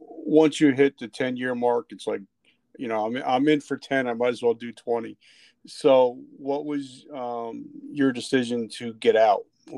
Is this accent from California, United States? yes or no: no; New Jersey, United States; I grew up in New Jersey, so I grew up in the streets of Jersey.